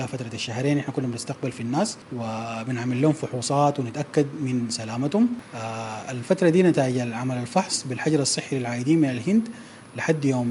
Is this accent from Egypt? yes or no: no; Sudan; إحنا عندنا في السودان هنا